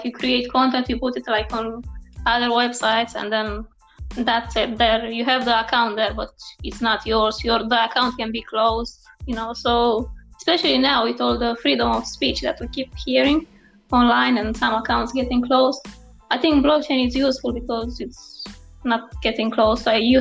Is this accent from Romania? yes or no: yes; Romania; English is a second language; moved away as an adult; now in United Kingdom; I'm 20-something, let's say. So, okay. Yeah, and I'm from Romania, and I came in England 6 years ago to study psychology